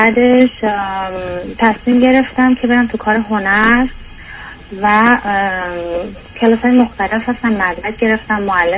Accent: Iran; now in Europe; من بله اروپام، ولی من 15 سال از ایران اومدم بیرون، ولی قبلش کشور دیگه بودم، ولی من تقریبا 2 سال اخیر اومدیم اینجا. قبلش می اومدیم ولی الان اومدیم موندگار شدیم.

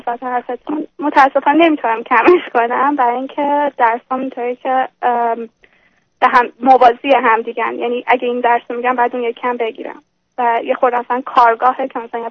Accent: Iran; moved away as an adult; now in Europe; من 25 سالمه و حدود 5 ماه پیش از ایران اومدم اروپا برای ادامه تحصیل. لیسانس هم توی ایران گرفتم،

